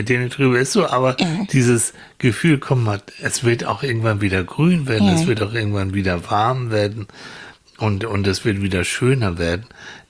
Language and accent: German; Hamburg, Germany; Wir kommen aus Hamburg, Annika und ich.